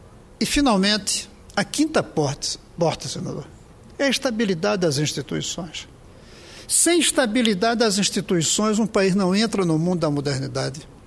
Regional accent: Brazil; como brasileiro, como quem sonha que o meu país vá para o futuro da inovação.

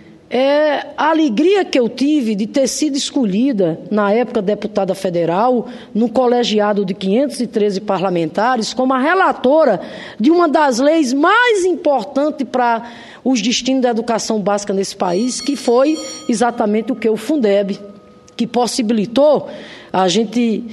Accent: Rio Grande do Norte, Brazil; lá no meu estado, Rio Grande do Norte

